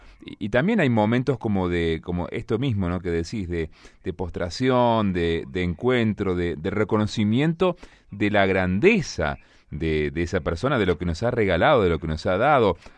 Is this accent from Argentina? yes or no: yes; Argentina; nosotros como latinoamericanos, aquí en Argentina, en esta parte del mundo